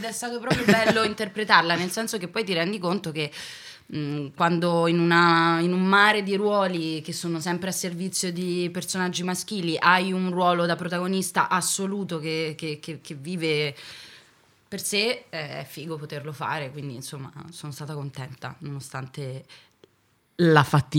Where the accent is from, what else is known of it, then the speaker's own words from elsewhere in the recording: Bologna, Emilia-Romagna, Italy; Io sono bolognese, quindi nel senso...